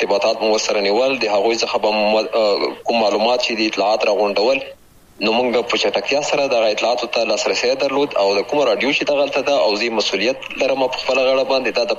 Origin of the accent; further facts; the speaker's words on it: Paktia, Afghanistan; هغه د 1340 کال و چې زه په همدې ولسوالۍ کې پیدا شوم، د بابو خیلو نیم ځای کې